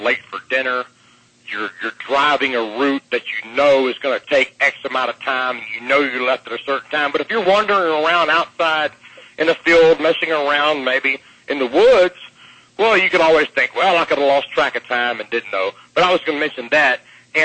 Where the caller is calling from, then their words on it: Atlanta, Georgia, United States; in Atlanta.